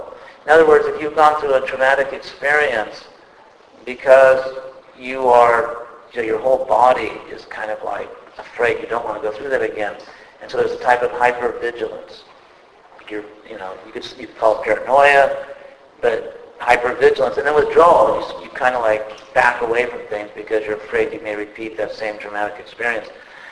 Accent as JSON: {"language": "English", "region": "California", "country": "United States", "said": "I know in California, I'm from California"}